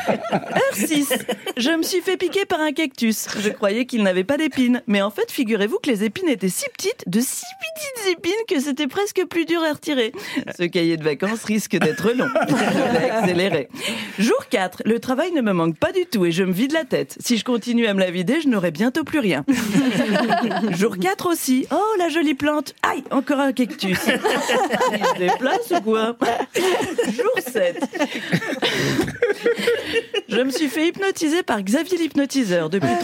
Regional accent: Hauts-de-France, France; Je viens du Nord, mais si.

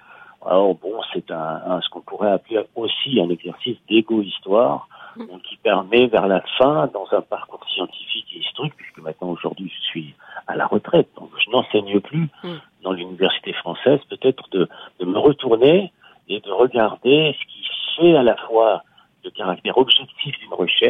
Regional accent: Constantine, Constantine Province, Algeria; born there; puisque je suis né à Constantine en 1950

